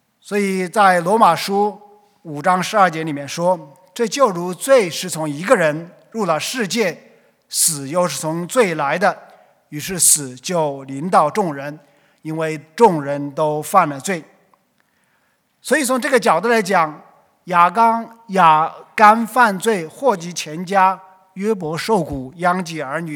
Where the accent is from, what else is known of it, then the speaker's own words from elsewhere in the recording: China; 我们中国人有句话叫做善有善报，恶有恶报，